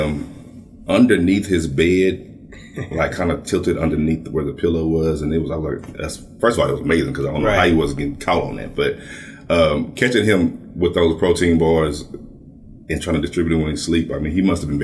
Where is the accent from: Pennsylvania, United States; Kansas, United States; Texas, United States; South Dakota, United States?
Texas, United States; Dallas; So, I am from Dallas, Texas, Oak Cliff.